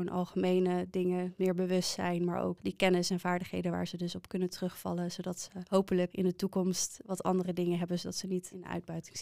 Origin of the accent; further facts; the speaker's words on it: Netherlands; Want ik ben gewoon hier uit Nederland, in Nederland geboren.